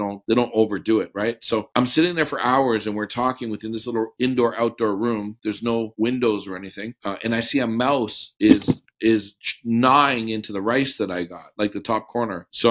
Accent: Canada; I say we. I'm Canadian.

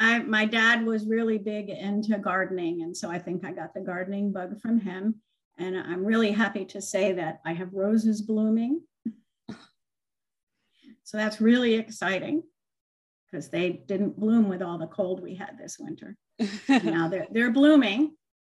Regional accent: New England, United States; I'm from New England and we had always had roses.

